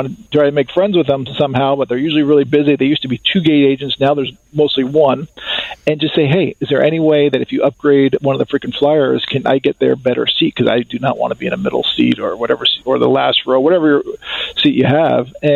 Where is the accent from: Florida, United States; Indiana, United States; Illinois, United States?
Illinois, United States; Chicago; Well, from Maui, I'm from Chicago, it's probably maybe $300.